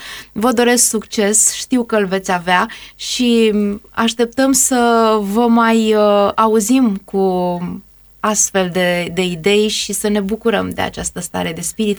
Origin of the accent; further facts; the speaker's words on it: Babadag, Tulcea County, Romania; Eu sunt din Babadagu.